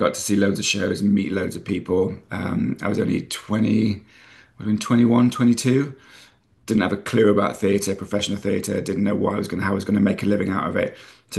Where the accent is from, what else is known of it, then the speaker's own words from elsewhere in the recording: Nottingham, East Midlands, United Kingdom; I obviously growing up in Nottingham, I'd never heard of it.